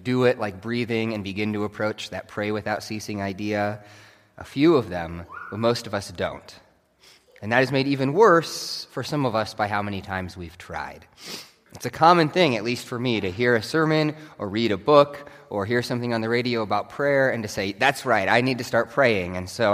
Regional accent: Nebraska, United States; it is not because of corn, because I am from Nebraska

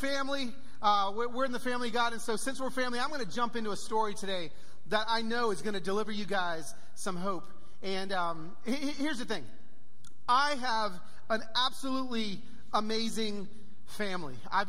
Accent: Pico Rivera, California, United States; born there; now in Nashville, United States; I do live in Nashville, Tennessee, but I don't hail from Nashville, Tennessee. I was born in East LA in Pico Rivera.

